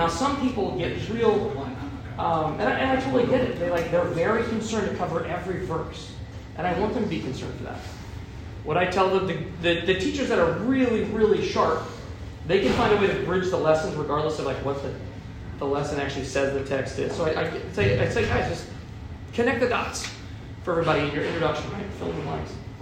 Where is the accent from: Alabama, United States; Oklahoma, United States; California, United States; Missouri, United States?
Missouri, United States; So I grew up in Jefferson County. Can you guess from Jefferson County?